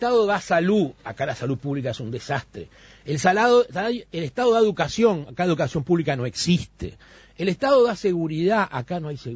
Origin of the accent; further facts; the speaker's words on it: Uruguay; somos uruguayos, vivimos acá, nuestros hijos y nuestros nietos seguirán viviendo acá si Dios quiere.